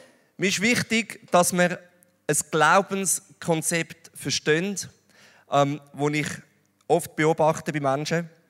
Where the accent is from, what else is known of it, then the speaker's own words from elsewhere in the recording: Switzerland; in dem sind wir Schweizer eigentlich tendenziell sehr gut, nämlich im die perfekte Welt mimen.